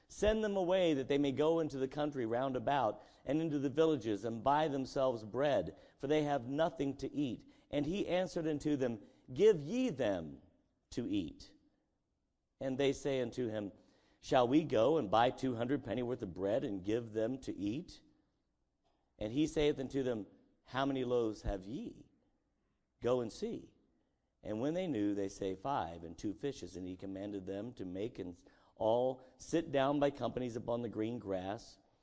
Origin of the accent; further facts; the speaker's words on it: Indiana, United States; And I grew up in Indiana.